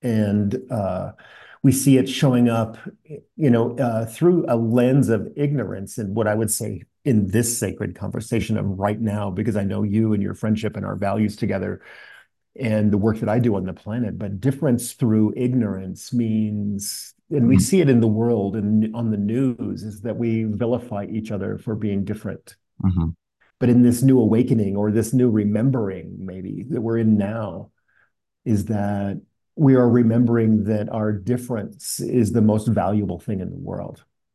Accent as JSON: {"language": "English", "town": "Salt Lake City", "region": "Utah", "country": "United States", "tie": "born or raised there", "said": "and as a little boy, growing up in Salt Lake City, in the early 70s as a small child, and I knew I was different from day one."}